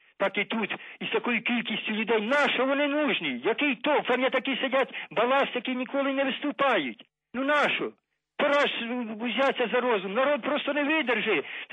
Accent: Irpin, Kyiv Oblast, Ukraine; Я з Ірпіня. Ірпінь

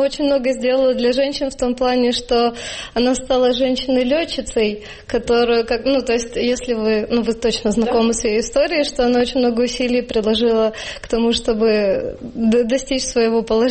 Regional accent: Crimea, Ukraine; ну, я из Крыма, и вы сами все понимаете

